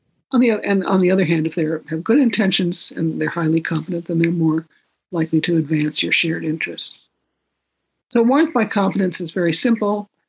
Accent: Hawaii, United States; And Hawaii is the same way, you know. We're all Hawaiian. Aloha.

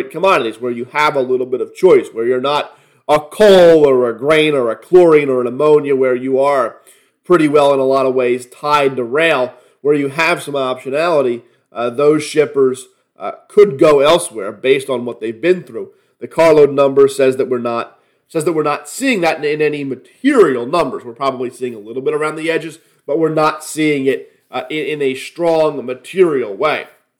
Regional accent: Philadelphia, Pennsylvania, United States; Many of you know I'm from Philadelphia. I'm a Philadelphia sports fan.

